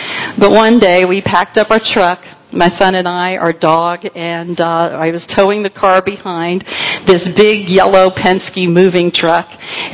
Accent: Miami, Florida, United States; I was born in Miami, Florida. I'm a fourth-generation Floridian. My son is a fifth, so we've been around here for a long time.

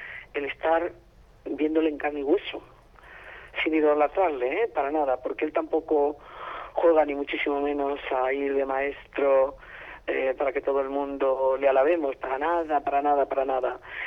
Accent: Madrid, Community of Madrid, Spain; a nuestro país, a Madrid, yo soy de Madrid además

